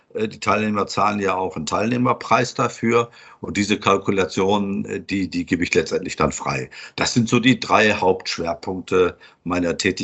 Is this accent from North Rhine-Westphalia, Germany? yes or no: yes; Essen, North Rhine-Westphalia, Germany; moved away; Also ich bin heute nicht mehr allzu oft, aber ab und an noch in meiner alten Heimat in Essen. Und die leugne ich nicht, im Gegenteil. Ich finde das toll da. Und ich habe mich an, obwohl ich seit 38 Jahren jetzt im Hessenland lebe